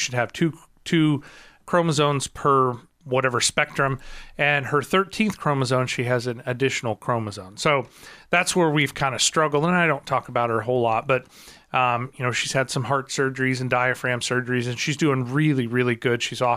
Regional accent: Marionville, Missouri, United States; Of course, I grew up in Marionville, and there's an Apple Market there as well.

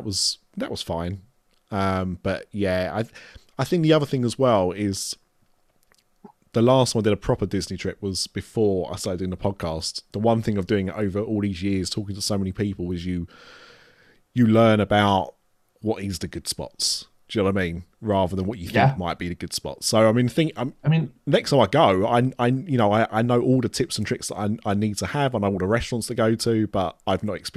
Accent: United Kingdom; now in Brooklyn, United States; Don't get me started on the Rose and Crown for food, being British.

